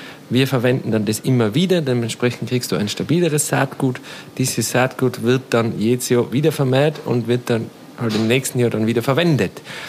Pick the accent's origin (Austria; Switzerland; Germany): Austria; Tyrol; So wie bei uns in Tirol ist leider noch ein bisschen spärlich.